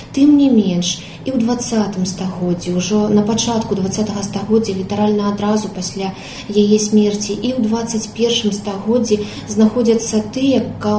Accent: Grodno, Grodno Region, Belarus; born there; я нарадзілася ў Гродні

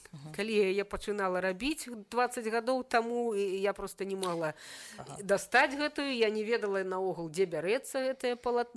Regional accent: Minsk, Belarus; Так, я мінчанка.

